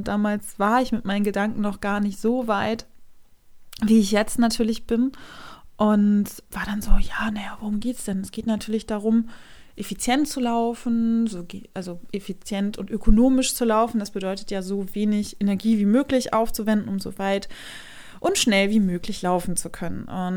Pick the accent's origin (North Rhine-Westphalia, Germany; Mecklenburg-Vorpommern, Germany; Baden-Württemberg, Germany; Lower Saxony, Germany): Mecklenburg-Vorpommern, Germany; Rostock; Ich war dieses Jahr in Düsseldorf, in meiner Heimatstadt Rostock, und gerade erst vor kurzem in München.